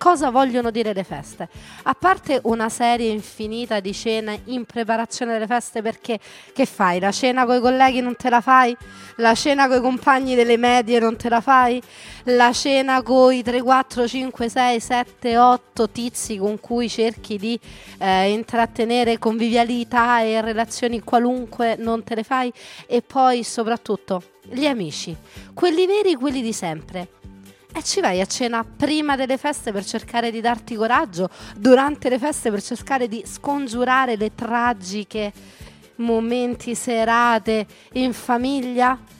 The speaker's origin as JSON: {"language": "Italian", "town": "Rome", "region": "Lazio", "country": "Italy", "said": "siamo romani"}